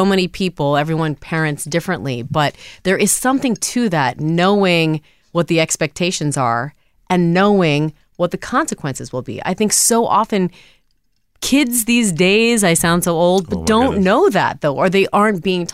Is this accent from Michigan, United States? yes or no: yes; Michigan, United States; And then to come to find out, you're from Michigan. I'm from Michigan.